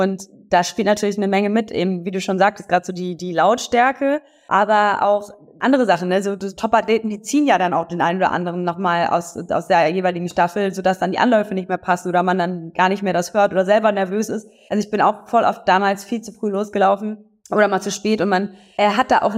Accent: Oberhausen, North Rhine-Westphalia, Germany; Ich komme ja aus dem Ruhrgebiet, und Oberhausen, um genau zu sein

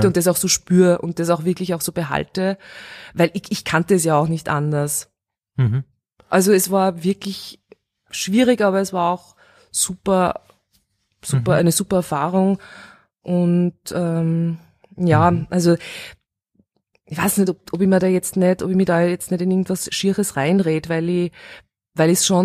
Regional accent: Steyr, Upper Austria, Austria; born there; Mein Vater hat dann die Familie mitgenommen und ich bin in Steyr geboren.

